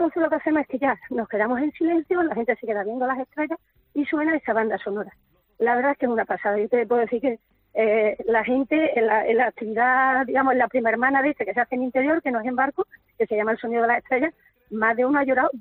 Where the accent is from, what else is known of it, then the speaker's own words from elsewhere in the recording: Córdoba, Andalusia, Spain; mi empresa es de Córdoba, y yo soy cordobesa.